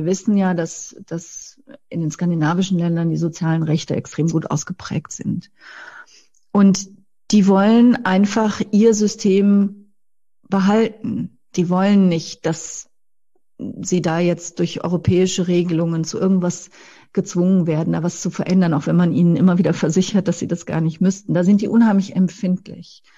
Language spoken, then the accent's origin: German; Trier, Rhineland-Palatinate, Germany; Luxemburg, das ist ja an der Grenze zu meiner Heimat, der Trierer Region